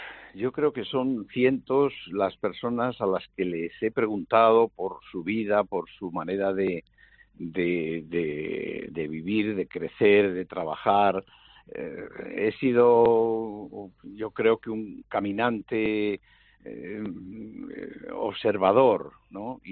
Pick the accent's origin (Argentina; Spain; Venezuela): Spain; Zamora, Castile and León; born there; also born or lived in Valladolid; nací en Zamora por voluntad de mis padres y porque estaban viviendo allí, pero luego, pues, donde nací un poco a la vida ha sido en Valladolid